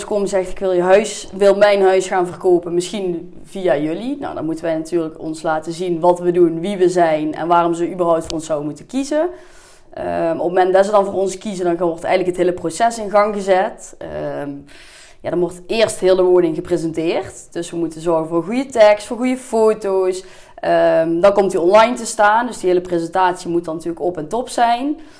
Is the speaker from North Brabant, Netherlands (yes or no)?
yes; Liessel, North Brabant, Netherlands; now in Bakel, Netherlands; Ik ben geboren in Liesel. Daar heb ik 25 jaar gewoond. Met ons pap, ons mam en mijn broertje. Opgegroeid op de boerderij. En ondertussen verhuisd naar Bakel. Daar woon ik nu samen met mijn vriend. Wel de bedoeling om ooit weer terug te komen naar Liesel.